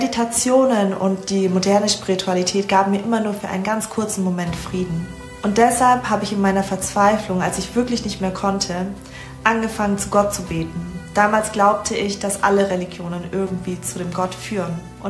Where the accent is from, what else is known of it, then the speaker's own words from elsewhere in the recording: Nuremberg, Bavaria, Germany; moved away as an adult; ich bin 28 Jahre alt und gehe seit Mitte 2024 in die Ecclesia Church in Erlangen. Mit circa 19 Jahren bin ich damals von Nürnberg nach Hamburg gezogen